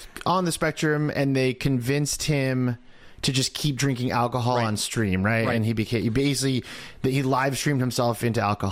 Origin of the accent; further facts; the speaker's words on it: Boston, Massachusetts, United States; I've been told I have resting sarcasm voice, but I'm from Boston. We all have it.